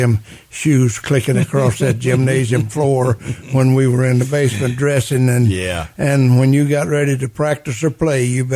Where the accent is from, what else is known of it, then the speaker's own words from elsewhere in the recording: Kentucky, United States; And born and raised in Jessamine County.